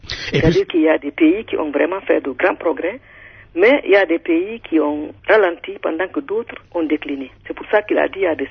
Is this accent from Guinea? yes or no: yes; Guinea; Mon pays, moi je suis de la Guinée